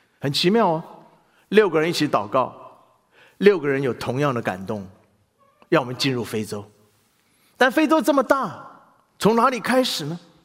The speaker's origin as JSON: {"language": "Chinese", "country": "Taiwan", "tie": "born or raised there", "said": "我只记得我小时候在台湾听过"}